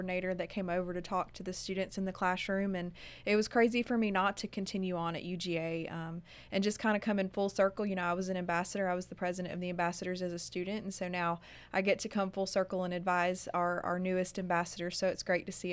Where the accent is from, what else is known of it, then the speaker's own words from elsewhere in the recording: Georgia, United States; I grew up in Henry County, not too far.